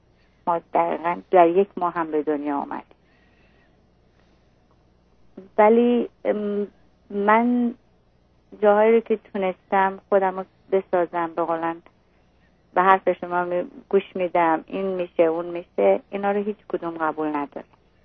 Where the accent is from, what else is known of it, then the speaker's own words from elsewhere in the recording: Iran; من از ایرانی هستم ولی از قبیله عشیره‌ای هستم درجه اول.